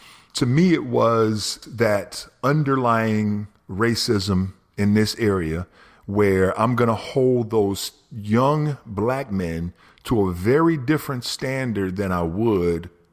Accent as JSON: {"language": "English", "region": "Mississippi", "country": "United States", "said": "I'm black and I'm from Mississippi. I've already done more than anybody anticipated I was going to do."}